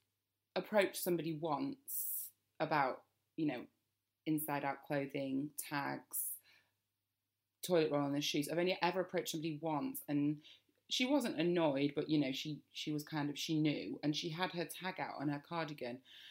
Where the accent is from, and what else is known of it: United Kingdom